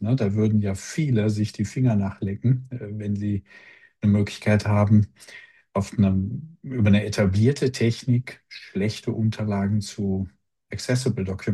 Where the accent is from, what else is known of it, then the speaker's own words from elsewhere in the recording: Cologne, North Rhine-Westphalia, Germany; ich komme hier aus Köln